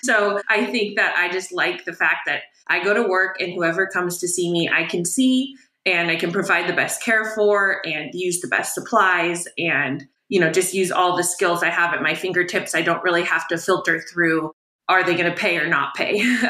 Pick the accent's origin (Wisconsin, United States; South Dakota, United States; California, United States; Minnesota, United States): California, United States; Fullerton; I grew up in Southern California, Fullerton, which is just North Orange County.